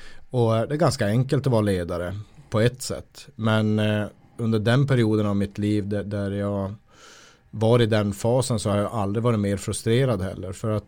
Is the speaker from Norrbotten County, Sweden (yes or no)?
yes; Luleå, Norrbotten County, Sweden; att jag är uppväxt i Luleå som är en stålverksstad där människor jobbar väldigt hårt för sitt uppehälle.